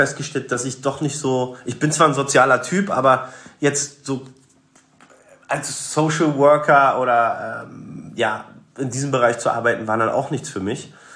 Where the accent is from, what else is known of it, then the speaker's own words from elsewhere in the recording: Berlin, Germany; Aber ich bin tatsächlich ja in Moabit halt groß geworden, also Berlin, Moabit, das war jetzt nicht so die geilste Gegend.